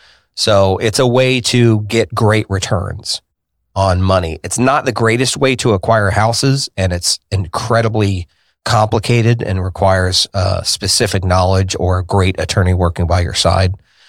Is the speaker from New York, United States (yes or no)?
no; Indianapolis, Indiana, United States; born there; So I was born here in Indianapolis on the north side